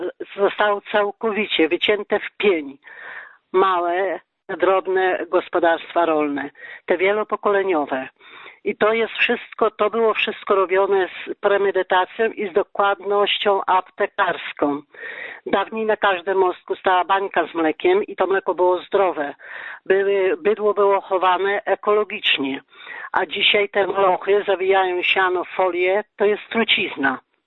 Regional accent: Subcarpathian Voivodeship, Poland; Ja urodziłam się i wychowałam na wsi.

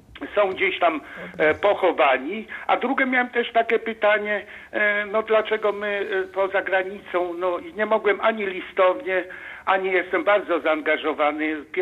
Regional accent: Kościerzyna, Pomeranian Voivodeship, Poland; now in Cologne, Germany; z okolicy Kolonii, a z Polski jestem z Kaszub, dokładnie z Kościerzyny.

